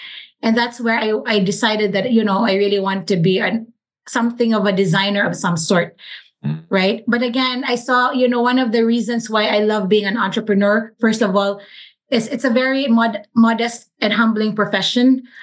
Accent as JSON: {"language": "English", "town": "Cebu City", "region": "Central Visayas", "country": "Philippines", "tie": "born or raised there", "said": "Okay, so I'm Provinciana at heart. Like, I really just was born and raised in Cebu City."}